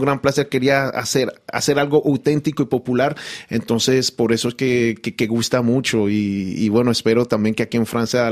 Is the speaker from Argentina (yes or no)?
no; Istmina, Chocó, Colombia; en mi caso en el Chocó, en Ismina, el lugar donde yo nací. Cuando yo iba a la escuela nos enseñaban a bailar ritmos que no se conocen aquí